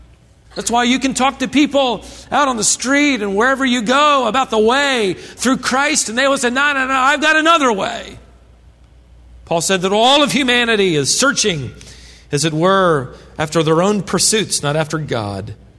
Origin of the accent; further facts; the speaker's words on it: Minnesota, United States; born there; My grandpa's from Minnesota. I was born in Minnesota and half my family.